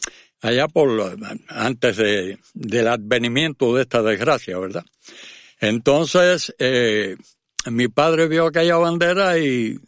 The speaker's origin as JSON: {"language": "Spanish", "town": "San Diego del Valle", "region": "Villa Clara", "country": "Cuba", "said": "yo soy del municipio de San Diego del Valle."}